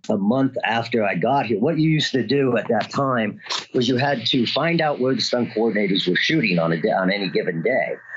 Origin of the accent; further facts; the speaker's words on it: East Coast, United States; I had started doing stunts in New York City, so I grew up on the East Coast